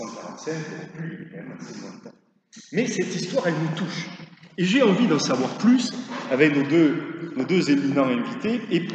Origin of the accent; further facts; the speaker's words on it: Pertuis, Provence-Alpes-Côte d'Azur, France; Je suis pertuisien. Je vous ai un petit peu ici. Je suis né à Pertuis, ma maman est présente dans cette salle, et mes grands-parents sont méridionaux.